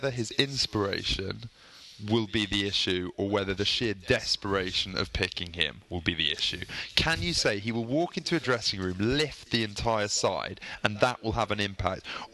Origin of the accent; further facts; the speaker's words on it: England, United Kingdom; I think he's that sort of a player that I just don't want to see in that Australian 11 as an Englishman.